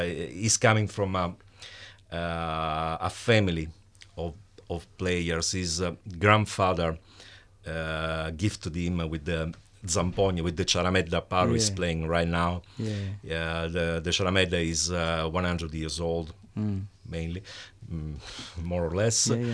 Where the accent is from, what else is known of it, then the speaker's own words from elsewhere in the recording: Catania, Sicily, Italy; No, that's me, that's Catanese